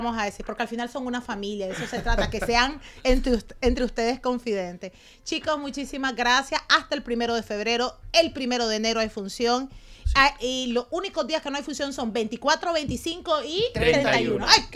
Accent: Nicaragua; Amigo, les recuerdo que yo soy de Nicaragua, pero hoy me entero que se llama Amigo Invisible en España.

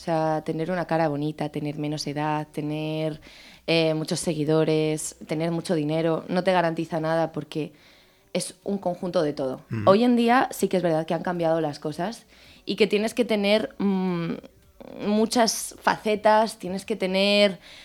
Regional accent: Almàssera, Valencian Community, Spain; soy de aquí, de Valencia, nací aquí, en un pueblecito que se llama Almásera.

